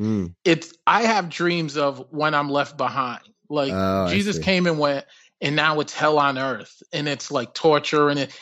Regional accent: Providence, Rhode Island, United States; also born or lived in New York; I was born in New York, but I grew up in Rhode Island, Providence, Rhode Island. But yeah, so I grew up around West Indians

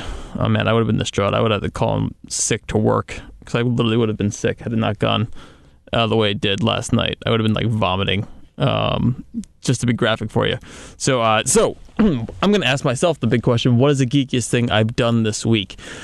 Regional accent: New Jersey, United States; I grew up in New Jersey, so, you know, we had a few theme parks around.

